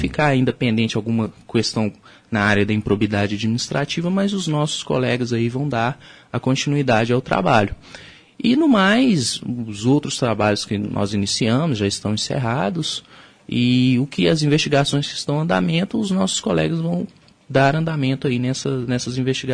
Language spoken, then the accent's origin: Portuguese; Minas Gerais, Brazil; now in Palmas, Brazil; Eu venho de Minas Gerais e agora que provavelmente vou viver o resto da minha vida aqui no estado do Paraná, se eu tiver que dizer de onde eu sou, tenho que dizer que eu sou de Palmas